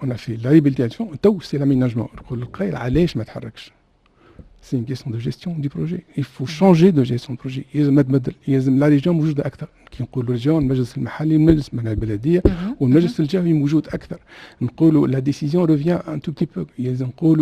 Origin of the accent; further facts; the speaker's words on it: Tunisia; Allez, je suis tunisien.